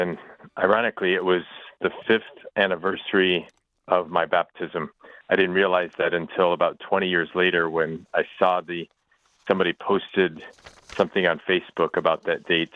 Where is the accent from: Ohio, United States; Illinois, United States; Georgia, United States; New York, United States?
Illinois, United States; Joliet; So I grew up in Joliet, which is a very Catholic town, as a non-Catholic. And then I become Catholic, and I end up in the middle of Mississippi, which was 2% Catholic.